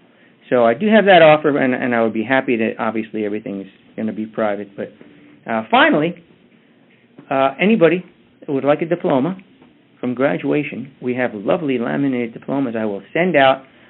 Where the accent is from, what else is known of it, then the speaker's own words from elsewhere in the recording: Kansas, United States; Yeah, I'm from Kansas. I've lived in Kansas.